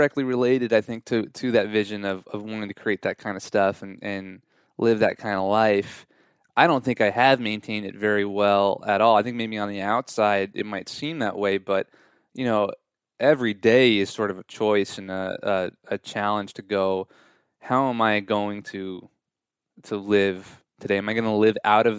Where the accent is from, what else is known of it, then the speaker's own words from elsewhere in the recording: New York City, New York, United States; I'm like, yeah, I'm actually from New York.